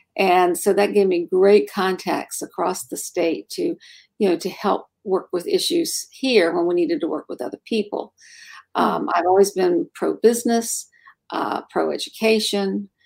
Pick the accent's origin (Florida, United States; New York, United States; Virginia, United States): Virginia, United States; Virginia Beach; So I grew up here in Virginia Beach. I've been here since I was 5 years old. And I graduated from Bayside High School